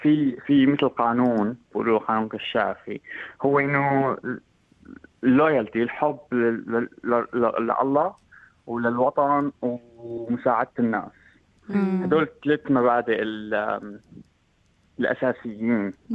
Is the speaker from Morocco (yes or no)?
no; Syria; لأننا كسوريين يعني صرنا بكل مكان حال الكرة الأرضية